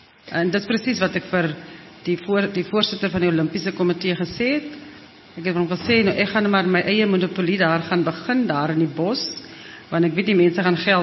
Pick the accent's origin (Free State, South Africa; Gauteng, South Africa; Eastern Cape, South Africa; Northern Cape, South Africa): Northern Cape, South Africa; ek sien myself as 'n baie vriendelike persoon want ek kom van die Noord-Kaap. Die nadeel is ons is verskriklik regheid mense.